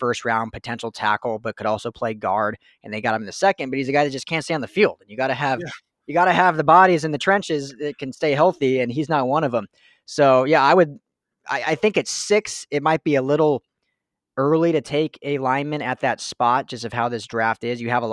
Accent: Denver, Colorado, United States; And then full disclosure, I'm from Denver, so I'm a diehard Broncos fan.

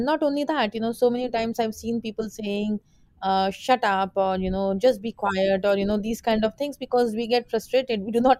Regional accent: India; accent: Indian; English is a second language; So it's pretty much the natural accent, which is Indian, right?

